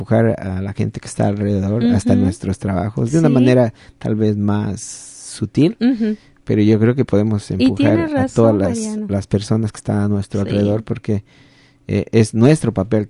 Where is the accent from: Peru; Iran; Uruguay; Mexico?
Mexico; yo soy de México